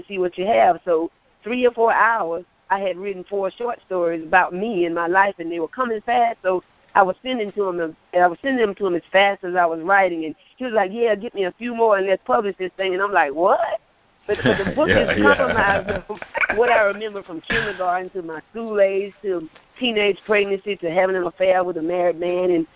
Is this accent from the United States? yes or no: yes; Perry, Florida, United States; now in Hinesville, United States; like you said, and I'm from Perry, Florida originally, but I've been in Hinesville, Georgia about 22 years after the death of my grandmother.